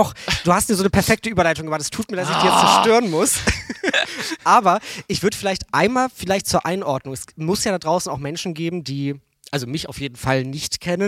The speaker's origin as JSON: {"language": "German", "region": "Hamburg", "country": "Germany", "said": "Ich komme aus dem Vorort von Hamburg. Ich wohne hier auf dem Land, kann man schon fast sagen. Also in Niedersachsen wohne ich südlich der Elbe."}